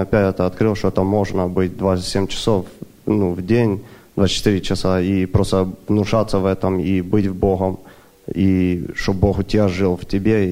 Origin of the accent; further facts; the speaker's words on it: Portland, Oregon, United States; now in Seattle, United States; Я из Портленда, сейчас уже в Сиэтле живу.